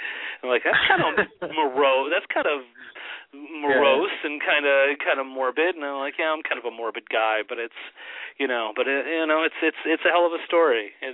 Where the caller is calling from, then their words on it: Oakland, California, United States; Calling from my house, which is in the Fruitvale neighborhood of Oakland.